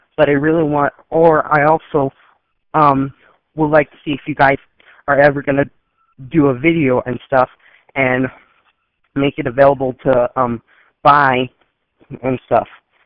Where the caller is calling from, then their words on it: Mesa, Arizona, United States; I'm calling from Mesa, Arizona. I'm 18, and I'm a male.